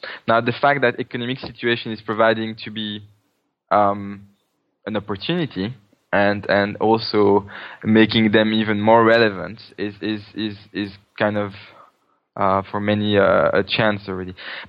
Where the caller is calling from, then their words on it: Paris, Île-de-France, France; I'm calling from France, from Paris.